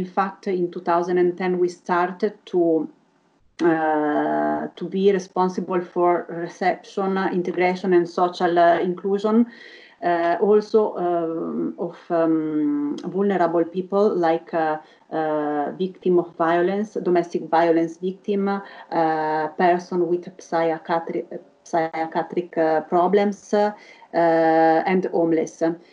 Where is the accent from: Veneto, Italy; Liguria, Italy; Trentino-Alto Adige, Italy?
Trentino-Alto Adige, Italy; Trento; English is a second language; Also, I am from Trento.